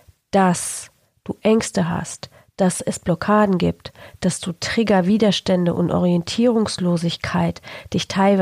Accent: Poland; Ich bin in Polen aufgewachsen, in einem kommunistischen Land, in einem Gefängnis, wo keiner ausreisen durfte, außer in ein Ostblockland.

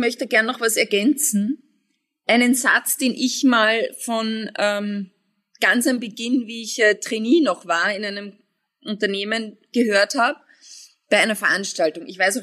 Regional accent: Austria; ihr habt mich geholt als Österreicherin

